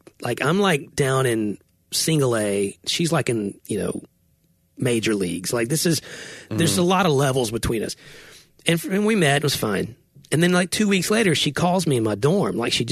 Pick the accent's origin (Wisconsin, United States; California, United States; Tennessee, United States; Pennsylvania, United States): Tennessee, United States; She's from Austin Peay. I'm from Tennessee.